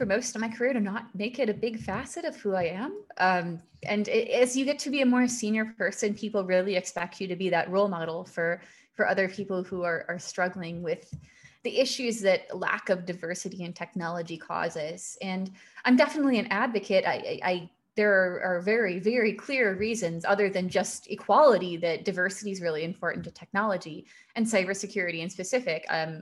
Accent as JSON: {"language": "English", "town": "Chicago", "region": "Illinois", "country": "United States", "said": "I know snow. I'm from Chicago."}